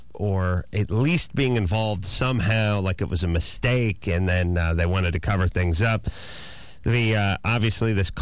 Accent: Texarkana, United States; born there; I was born in Texarkana, but I come by way

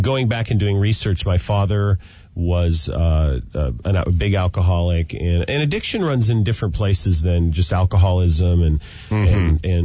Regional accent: Seattle, Washington, United States; But I do remember, because I was from Seattle, laying in a hotel in Seattle

